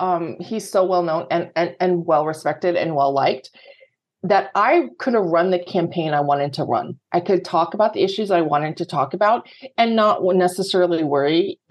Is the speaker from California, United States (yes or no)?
no; Montana, United States; Okay, so I grew up in Montana as an Air Force brat. My parents are from Montana. My whole family, we're like seventh generation Montanans, like homesteaders.